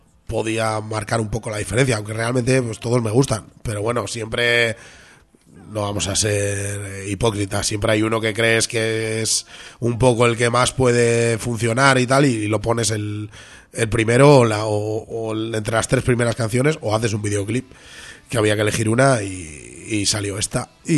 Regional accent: Bilbao, Basque Country, Spain; now in Portugalete, Spain; yo ahora mismo vivo en Portugalete, pero yo nací en Bilbao, y yo soy de Bilbao, hasta la muerte

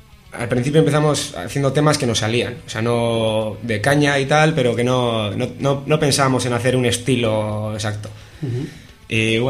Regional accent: Busturia, Basque Country, Spain; Somos de Busturia Aldea, más bien, de la zona de Guernica.

